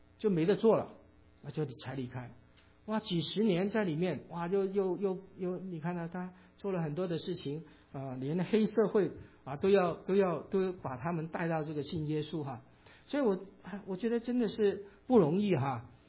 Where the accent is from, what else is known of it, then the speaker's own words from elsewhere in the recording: Hong Kong; born there; 因为其实我在香港出生，但是我从来没进过九龙城